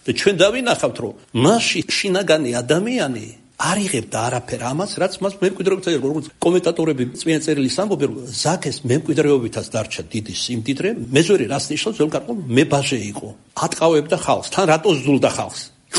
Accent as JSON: {"language": "Georgian", "region": "Kartli", "country": "Georgia", "said": "მე ქართლელი ვარ და ქართულად გეტყვით."}